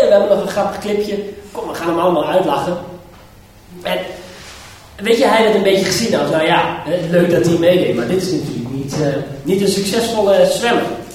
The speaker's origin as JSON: {"language": "Dutch", "country": "Netherlands", "said": "En bij het schaatsen zijn wij als Nederlanders altijd succesvol en daar zijn we trots op"}